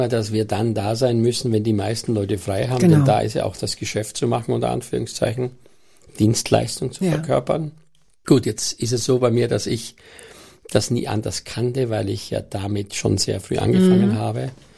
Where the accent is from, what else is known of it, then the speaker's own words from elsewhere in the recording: Austria; Dieses Förmliche ist für mich als Österreicher ohne dies so ein bisschen ein Problem